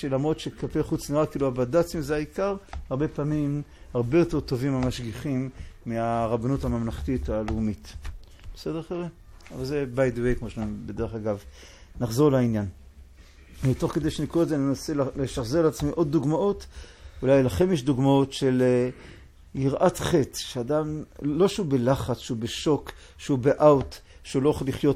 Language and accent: Hebrew; Tel Aviv, Tel Aviv District, Israel; אני תל אביבי במוצאי, בילדותי, בנערותי